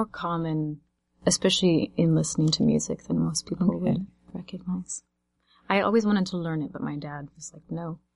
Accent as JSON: {"language": "English", "town": "Los Angeles", "region": "California", "country": "United States", "tie": "born or raised there", "lives_now": "Ames, United States", "said": "In Southern California."}